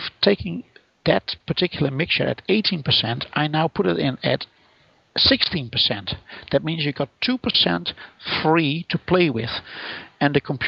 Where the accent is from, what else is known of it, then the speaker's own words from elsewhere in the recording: Netherlands; accent: Dutch; English is a second language; albeit in my horrible Dutch accent